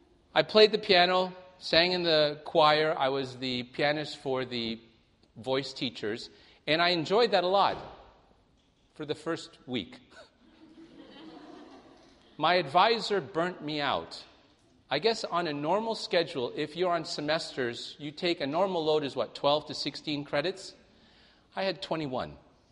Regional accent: Toronto, Ontario, Canada; also born or lived in Singapore; I left Singapore before I was two. I grew up in Toronto, Canada, which is why my English is more pure than some people who are a little south of Canada.

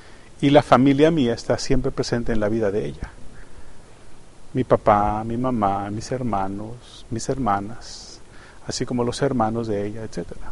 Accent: Mexico; Yo soy mexicano y ninguna de las novias de mis hijos es mexicana.

